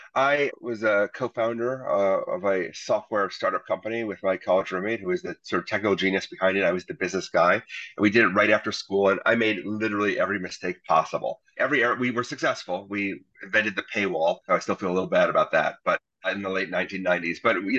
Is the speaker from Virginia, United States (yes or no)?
no; Wisconsin, United States; I'm born and raised in Wisconsin. I may sound like a New Yorker because I talk fast, but born and raised in Wisconsin.